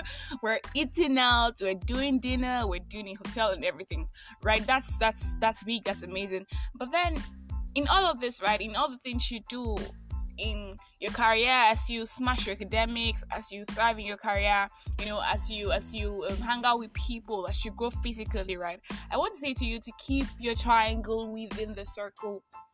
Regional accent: Nigeria; Okay, guys, I am that Nigerian Christian alcoholic. I'm 22. I'm a final year law student, and I am excited.

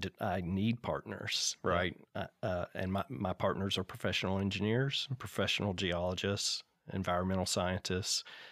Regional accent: Frankfort, United States; So I'm grew up in Frankfort, 22 miles

